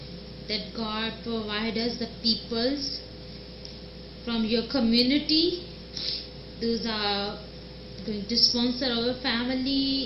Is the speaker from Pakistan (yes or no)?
yes; Pakistan; English is a second language; now in Thailand; We belong to Pakistan. We are from Pakistan. And we are refugees here in Thailand since 3.5 years ago.